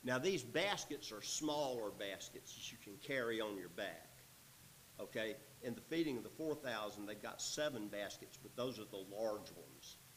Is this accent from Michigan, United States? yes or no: no; Georgia, United States; Hey, I'm from Georgia. We got bugs in Georgia that can walk on the water.